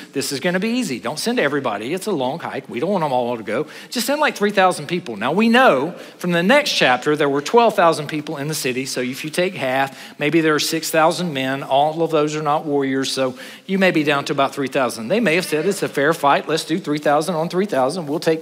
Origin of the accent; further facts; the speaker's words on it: South Carolina, United States; I'm from South Carolina.